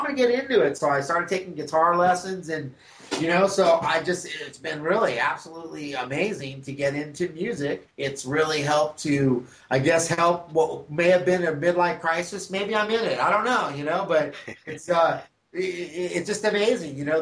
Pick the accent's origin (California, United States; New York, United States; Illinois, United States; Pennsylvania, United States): California, United States; Hollywood; also born or lived in Huntington Beach; I'm from Los Angeles, originally from Hollywood, down to Huntington Beach in Orange County.